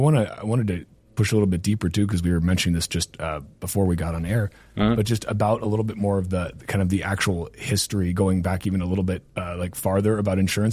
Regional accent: United States; for me, at least, like as an American, when I hear insurance, the first thing I think of is health insurance

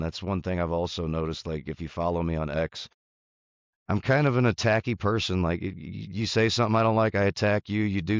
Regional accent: United States; I'm an American burger boy, and I've had burgers all across this country

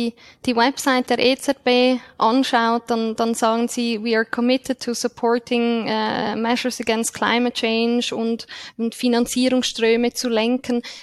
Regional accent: Switzerland; wenn man das als Schweizer so sagen darf.

